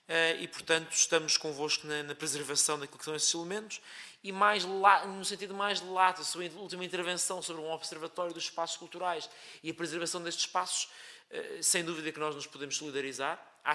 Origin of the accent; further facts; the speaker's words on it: Lisbon, Portugal; E que é um legado do qual nós nos devemos orgulhar como lisboetas